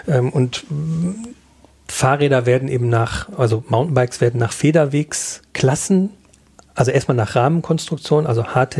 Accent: North Rhine-Westphalia, Germany; Ich bin ein Kind des Ruhrgebiets

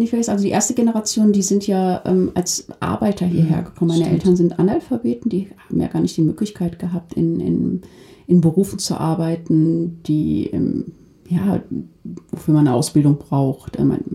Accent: Duisburg, North Rhine-Westphalia, Germany; es ist meine Heimatstadt. Und wenn ich an Duisburg denke, dann wird es mir warm ums Herz. Ich denke an meine Kindheit, ich denke an meine Freunde, an die Schule, an meine Lehrerin, natürlich auch an meine Familie. Und ich habe eine schöne Kindheit gehabt.

